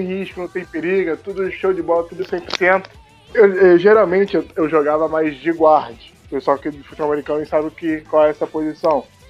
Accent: Cachoeira de Macacu, Rio de Janeiro, Brazil; born there; Não, nasci em Cachoeira de Macacu, cara.

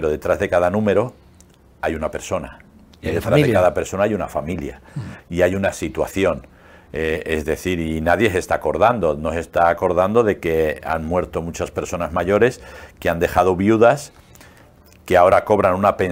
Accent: Burgos, Castile and León, Spain; Por ejemplo, en mi tierra, en Burgos, a las 10 de la noche cierran el tanatorio

